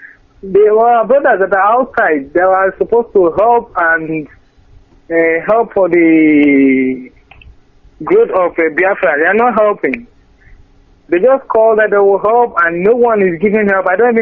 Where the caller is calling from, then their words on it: Cameroon; Yeah, good evening, my director. I'm calling from Cameroon.